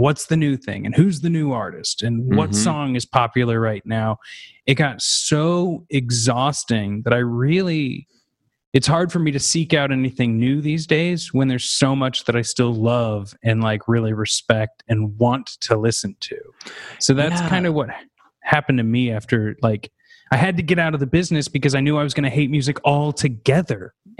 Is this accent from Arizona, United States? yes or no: no; Kansas City, Missouri, United States; I grew up in the Kansas City area, and I went to the University of Kansas